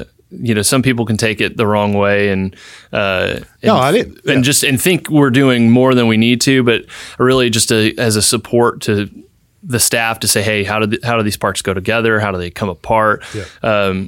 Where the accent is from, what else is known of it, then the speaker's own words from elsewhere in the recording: Indiana, United States; there was an opportunity at corporate at the company that I was at back in my hometown in Indiana.